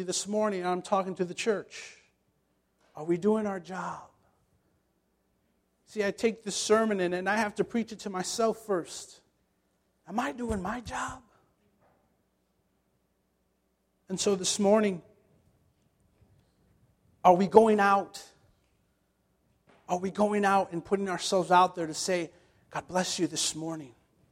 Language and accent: English; Indiana, United States; I'm an Indiana boy, and so I come in, and as my wife and I, she's from Joliet, but I'm from Indiana